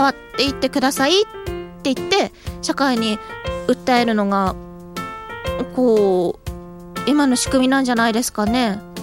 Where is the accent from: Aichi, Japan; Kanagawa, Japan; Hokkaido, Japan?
Aichi, Japan; Nagoya; 私名古屋出身ですけど